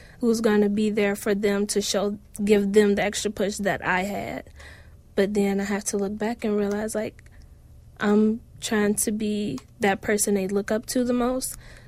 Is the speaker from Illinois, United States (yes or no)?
yes; Chicago, Illinois, United States; Yeah, growing up in Lathrop Homes, it was pretty tough. Growing up in Chicago, period, and not from the suburbs, it's pretty tough.